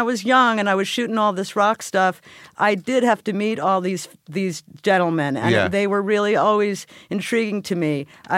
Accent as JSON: {"language": "English", "town": "Poughkeepsie", "region": "New York", "country": "United States", "tie": "born or raised there", "said": "Poughkeepsie."}